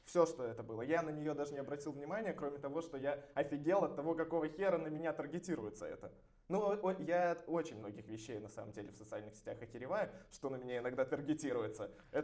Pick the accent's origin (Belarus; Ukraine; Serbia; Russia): Belarus; А мы белорусы.